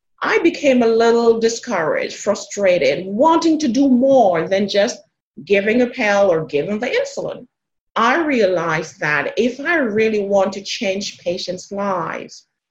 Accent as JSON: {"language": "English", "country": "Jamaica", "lives_now": "United States", "said": "I live in South Texas, way down south, close to the Mexican border. I am originally from Jamaica."}